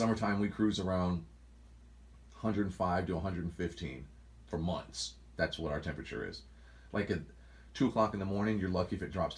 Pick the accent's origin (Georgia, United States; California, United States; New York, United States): Georgia, United States; I'm from Georgia, dude. I was raised. I know all about it.